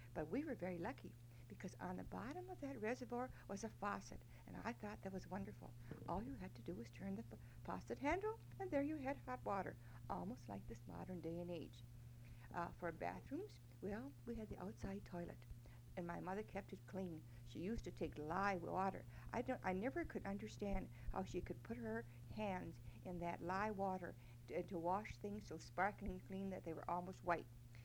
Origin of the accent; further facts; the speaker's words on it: Iron Mountain, Michigan, United States; born there; And I was born in Iron Mountain in 1915. Their only American child.